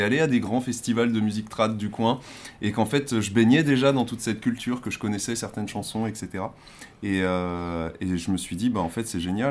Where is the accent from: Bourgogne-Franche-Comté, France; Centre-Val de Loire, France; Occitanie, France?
Centre-Val de Loire, France; Eh bien, nous, on vient du Berry. Donc déjà, on a grandi avec cette culture du trad.